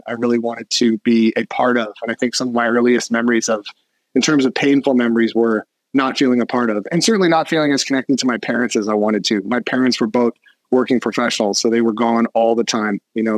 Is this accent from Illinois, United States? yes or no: no; Hermosa Beach, California, United States; I grew up in Hermosa Beach, California, in what's called the South Bay, Redondo, Manhattan, Hermosa, Torrance. And it was an incredible place to grow up